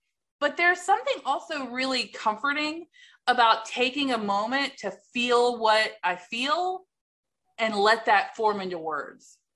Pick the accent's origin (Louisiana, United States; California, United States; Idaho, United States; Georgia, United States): Georgia, United States; Atlanta; recovering food addict. I'm so grateful to be here today. I'm from Atlanta, and I have been in OA for 9 years